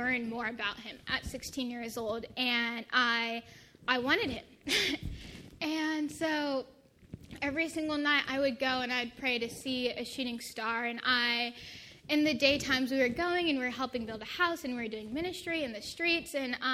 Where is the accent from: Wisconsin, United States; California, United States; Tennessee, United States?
California, United States; Buena Park; And so I've lived in Orange County my whole life. I grew up in Buena Park near Knott's Berry Farm.